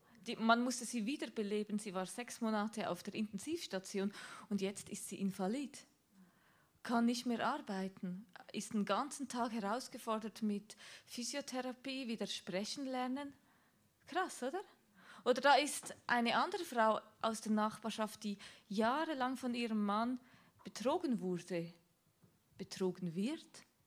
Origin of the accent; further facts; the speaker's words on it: Aargau, Switzerland; wir kommen aus dem Aargau, wir haben dort so mitten auf dem Land gewohnt, so wirklich am Rand vom Dorf